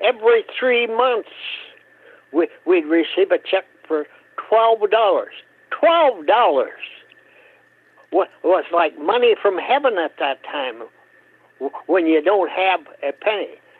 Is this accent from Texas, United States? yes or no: no; Hope, Minnesota, United States; I grew up in Hope, Minnesota. On a farm. I grew up on a farm that had no electricity, no running water, and we milked 30 cows by hand.